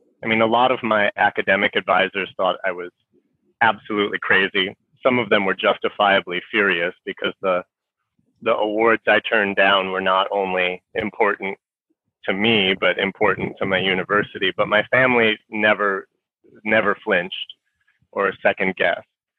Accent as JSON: {"language": "English", "country": "United States", "tie": "born or raised there", "said": "I mean, when I grew up in America in the 1980s"}